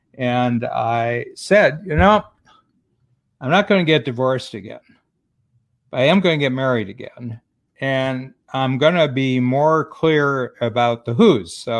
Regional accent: United States; now in Canada; I'm American, but I've been living in Canada for almost 50 years, and I have a home in Chicago too. So, I'm both citizenships.

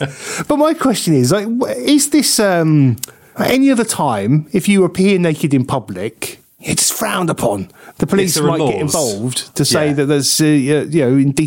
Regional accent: Croydon, London, United Kingdom; So this week in London and in my hometown of Croydon was the naked bike ride, right?

